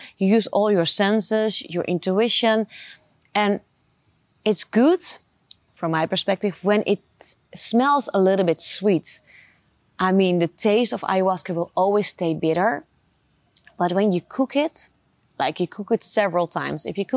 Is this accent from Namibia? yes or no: no; Netherlands; I grew up in the Netherlands, not in the jungle